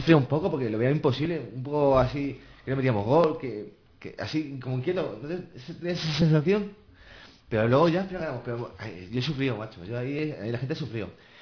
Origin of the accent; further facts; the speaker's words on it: Spain; Creo que ahí, tío, somos de España, macho.